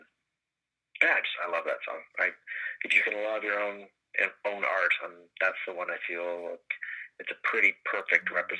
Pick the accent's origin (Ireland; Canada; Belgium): Canada; I'm a Canadian, and I have the culture of Canada, and I grew up in the heyday of Canada